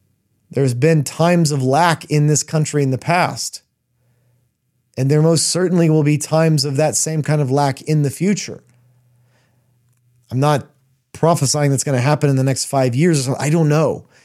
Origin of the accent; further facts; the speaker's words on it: United States; How much of our existence in the West, I'm an American, I can speak very clearly for America